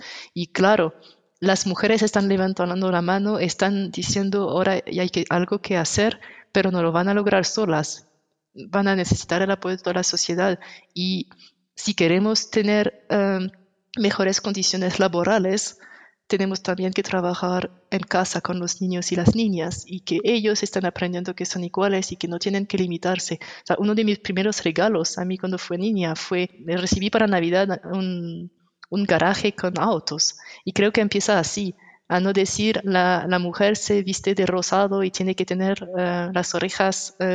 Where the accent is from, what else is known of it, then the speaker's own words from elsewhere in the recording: France; Spanish is a second language; now in Switzerland; Y yo soy francesa, pero vivo en Suiza ahora